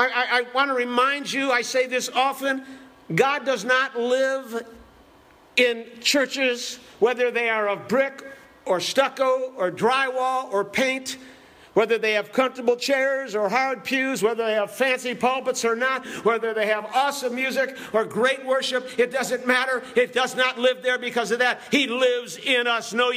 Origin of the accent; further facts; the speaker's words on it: Cleveland, Ohio, United States; I went to school there in Bardstown, Kentucky. I didn't know anything. I was from Cleveland, Ohio.